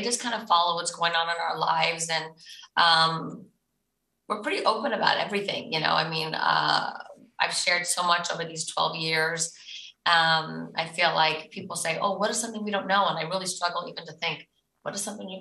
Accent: Ireland; No, I am. I'm like 100% Irish.

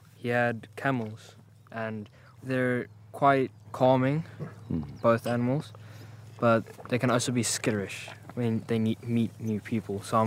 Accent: South Africa; now in United Kingdom; No, I am from South Africa.

